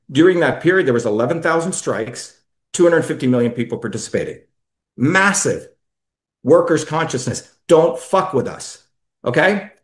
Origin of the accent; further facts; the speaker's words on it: India; now in United States; You know, I came from India, which had a caste system, right?